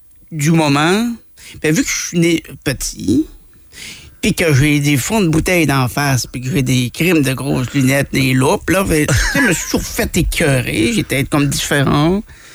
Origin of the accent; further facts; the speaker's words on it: Quebec, Canada; Et je viens du Québec.